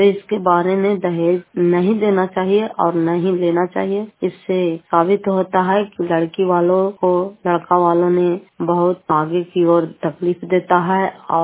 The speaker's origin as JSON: {"language": "Hindi", "town": "Fatehpur", "region": "Bihar", "country": "India", "said": "घर फतेहपुर पंचायत मकौता करार पसरा ब्लॉक जिला नालंदा की निवासी हूँ।"}